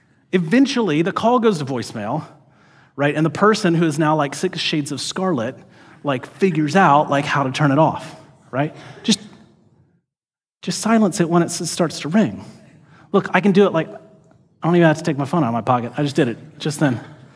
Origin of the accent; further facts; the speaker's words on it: Georgia, United States; now in Portland, United States; I grew up in Georgia. Nobody didn't have air conditioning in Georgia because you would die. It's so hot and muggy there.